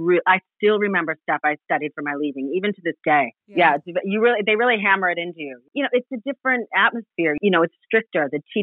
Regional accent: Ohio, United States; So even though I'm American and was raised here, you know, my mom was a single mom raising us in Ohio and, you know, was very pro-Irish.

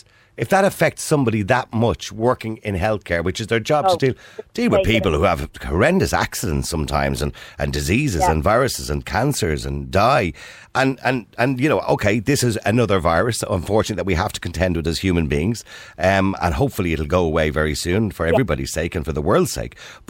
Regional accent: Ireland; As Irish people, of course, we always want to be there.

